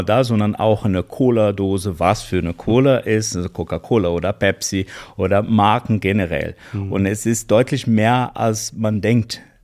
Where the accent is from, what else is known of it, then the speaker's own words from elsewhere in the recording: Porto Alegre, Rio Grande do Sul, Brazil; in meiner Heimatstadt, ah, ja, in Porto Alegre, Brasilien, ja.